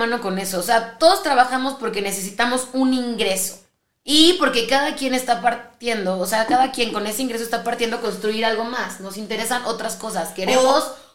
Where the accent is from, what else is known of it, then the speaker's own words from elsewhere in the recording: Mexico; todas las personas realmente, como mexicanos, vivimos literal para la quincena.